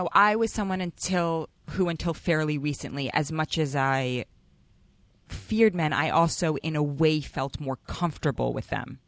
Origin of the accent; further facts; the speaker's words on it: New York City, New York, United States; growing up in Manhattan and seeing a lot of women in power suits